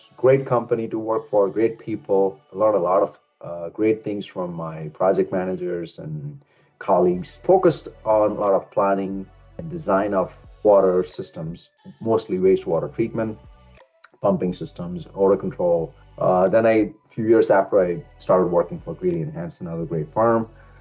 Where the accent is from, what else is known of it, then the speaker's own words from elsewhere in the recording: Thanjavur, Tamil Nadu, India; I grew up in India, born and raised in India. I am from a small town called Thanjavur. It's located within South India, and it is very rich for its historical context as well as water management.